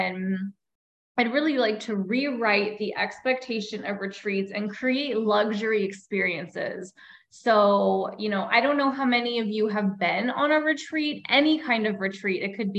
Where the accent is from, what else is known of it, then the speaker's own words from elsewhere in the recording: Florida, United States; I'm from Florida, so I'm a beach girl at heart.